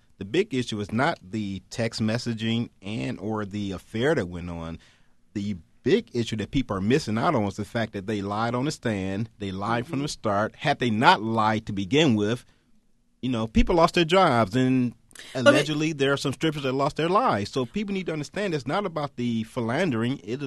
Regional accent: Detroit, Michigan, United States; I was born and raised in Detroit. I'm not a voter in Detroit. I live in a suburb of Detroit.

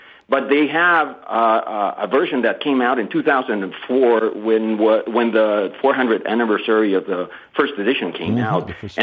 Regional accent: Mexico; I wanted just to mention that for years as I was growing up, born and raised in Mexico, my father tried to get me to read the book.

